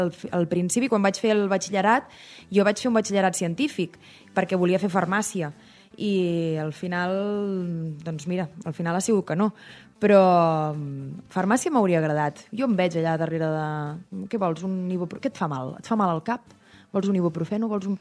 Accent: Sabadell, Catalonia, Spain; que jo sóc de Sabadell

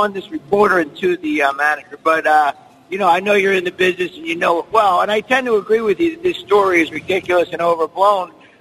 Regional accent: Philadelphia, Pennsylvania, United States; now in Sewell, United States; Well, I'm originally from Philly, but I just moved over to Sewell, New Jersey.

